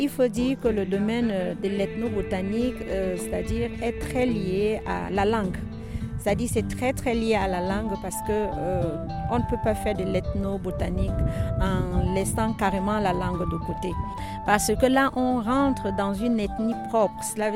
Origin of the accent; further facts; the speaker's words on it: Cameroon; also born or lived in Germany; now in Montpellier, France; On est parti du Cameroun, on a fait un détour en Allemagne, maintenant sur Montpellier.